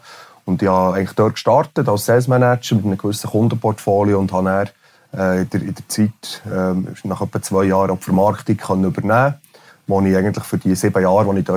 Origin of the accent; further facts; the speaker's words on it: Interlaken, Bern, Switzerland; ich bin schön behütet im Berner Oberland aufgewachsen, in Interlaken.